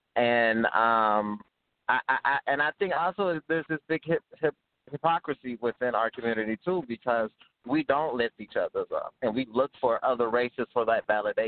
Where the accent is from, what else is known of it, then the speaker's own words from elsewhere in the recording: Kansas, United States; now in New York, United States; in New York for like 3 years, and I'm from Kansas